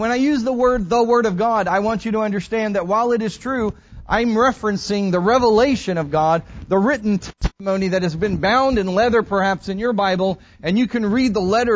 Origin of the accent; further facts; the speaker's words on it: San Antonio, Texas, United States; When I grew up in San Antonio, my mother worked at Southwestern Bell.